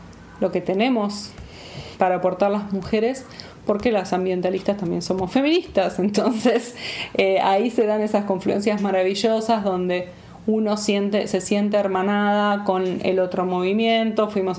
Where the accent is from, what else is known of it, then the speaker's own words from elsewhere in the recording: Argentina; yo por mi parte porque soy argentina